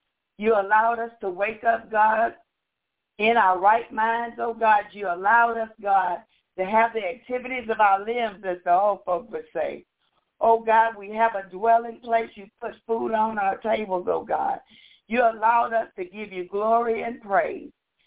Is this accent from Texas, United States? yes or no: yes; Pearland, Texas, United States; I'm from Pearland, Texas.